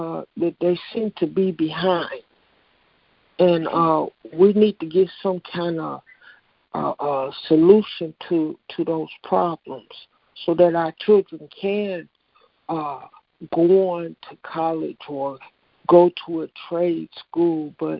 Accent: Houston, Texas, United States; I'm from Houston, Texas.

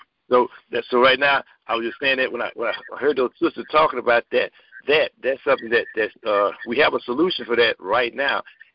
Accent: Beaumont, Texas, United States; I'm from Beaumont, Texas. I'm 90 miles away from her.

